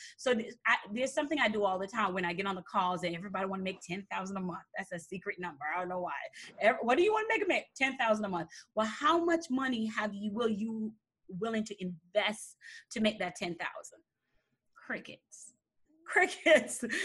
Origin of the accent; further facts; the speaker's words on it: Jamaica; born there; moved away; I'm an immigrant. I'm Jamaican and Chinese. So I was born in Jamaica.